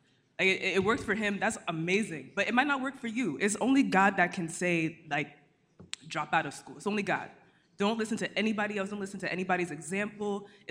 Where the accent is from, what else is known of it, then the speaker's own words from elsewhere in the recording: Nigeria; I mean, it's hard for me to say because, you know, we're Nigerian.